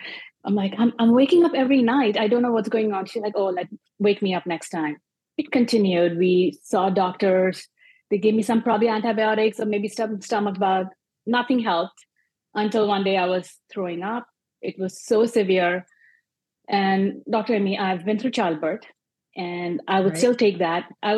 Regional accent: India; English is a second language; moved away as an adult; now in United States; I'm an Indian immigrant. This year marks year 20 in the US. And I spent a couple of years in Pittsburgh.

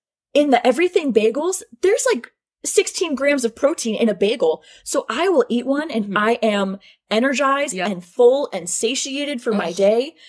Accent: New York, United States; And I'm from New York. I know a good bagel.

